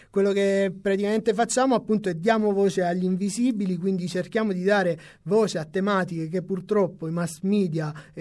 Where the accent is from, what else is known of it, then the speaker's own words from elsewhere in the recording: Veglie, Apulia, Italy; Lecce provincia, Veglie, quindi sono Veglie, anche nel a Salento. Cavallo con la provincia di Brindisi.